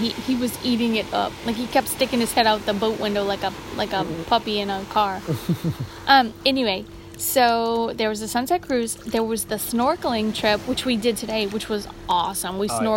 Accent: United States; born there; All I have to say is, praise the Lord, I was born in America.

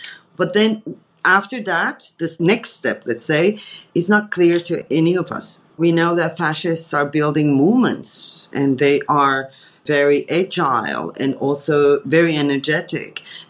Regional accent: Turkey; English is a second language; now in Germany; To be honest, I come from Turkey, where emotions are very dramatic, especially political emotions.

